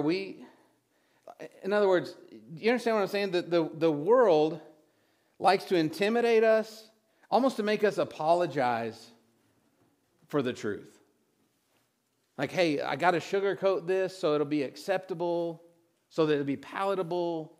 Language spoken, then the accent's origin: English; Plainview, Texas, United States; born there; I was born in Plainview, Texas.